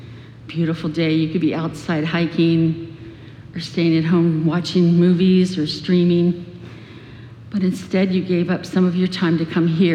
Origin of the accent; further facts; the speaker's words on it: Miami, Florida, United States; born there; I was born in Miami, Florida, and vacationed a great deal in Sanibel.